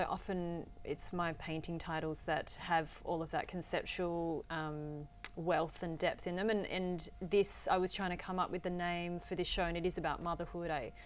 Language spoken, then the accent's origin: English; Alfred Cove, Western Australia, Australia; Well, I grew up in Applecross, well, Alfred Cove.